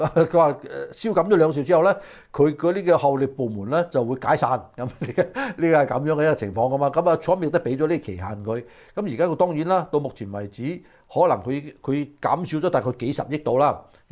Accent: United States; 嗱，我哋美國人就知道咗啦

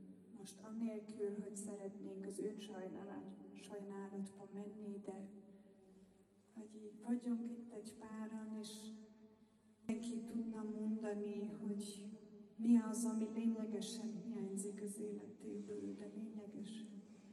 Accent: Austria; Hungarian is a second language; Én osztrák vagyok, úgyhogy nagyon szeretem síelni.

